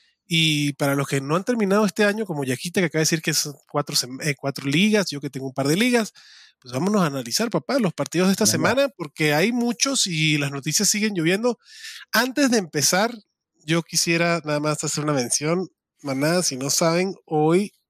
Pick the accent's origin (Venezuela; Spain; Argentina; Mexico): Venezuela; como alguien que no creció viendo la NFL, como alguien que no mamó la NFL de chiquito, porque en Venezuela no se ve fútbol, sino lo aprendí de viejo